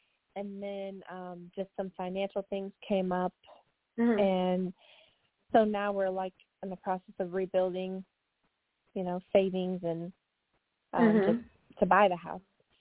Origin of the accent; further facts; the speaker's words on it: Michigan, United States; I'm from Michigan.